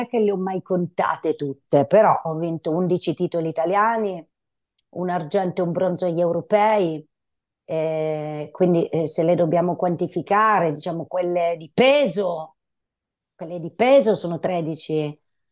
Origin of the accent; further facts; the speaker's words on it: Reggio Calabria, Calabria, Italy; born there; now in Milan, Italy; Io vivo a Milano, ma sono nata a Reggio Calabria